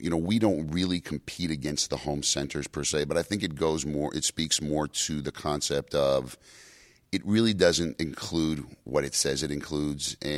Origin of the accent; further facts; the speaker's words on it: New York, United States; now in Phoenix, United States; I am originally from New York. My running line that I like to give everybody is I changed sides of the industry and changed sides of the country all in one fell swoop.